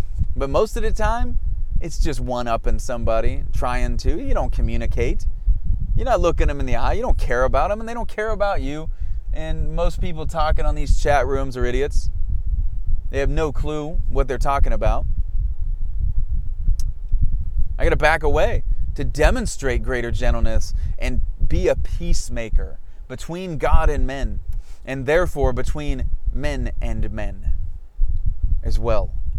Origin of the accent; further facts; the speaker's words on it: United States; what I experienced growing up as an American youth